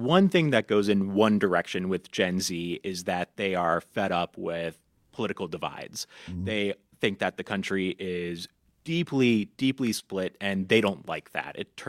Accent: St. Paul, Minnesota, United States; Yeah, I'm from St. Paul, Minnesota.

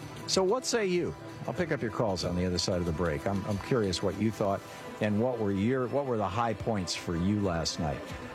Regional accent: Michigan, United States; I mean, I grew up in Michigan. I remember, you know, Flint. I used to go to Flint. I used to go to Detroit all the time.

